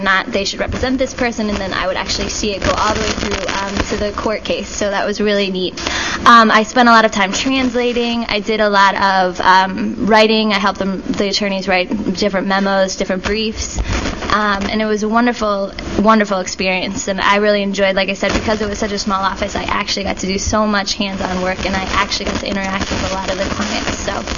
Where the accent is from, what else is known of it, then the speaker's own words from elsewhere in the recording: Silver Spring, Maryland, United States; I am from Silver Spring, Maryland.